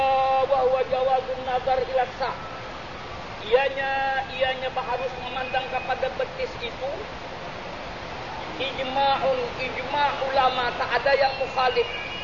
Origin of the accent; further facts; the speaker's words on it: Indonesia; Orang Cina, orang Malaysia ngatakan bank. Orang kami Indonesia ngatakan bank.